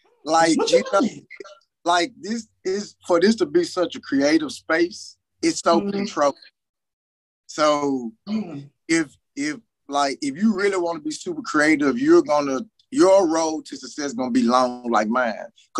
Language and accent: English; Memphis, Tennessee, United States; I'm from Memphis, Tennessee. North Memphis to be exact.